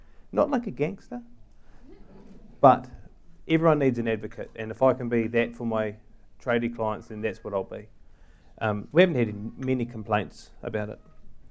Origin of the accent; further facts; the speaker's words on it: Tauranga, Bay of Plenty, New Zealand; moved away as an adult; now in United Kingdom; So I came down here from Tauranga and studied commercial law and marketing